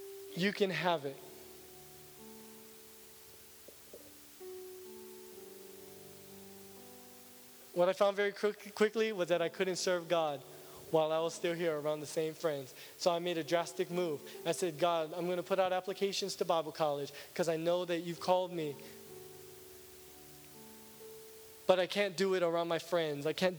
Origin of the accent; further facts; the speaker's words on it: Kahului, Hawaii, United States; I'm born and raised on Maui. I'm a card-carrying Maui kid. Grew up in Kahului Town, smelling the sugarcane factory.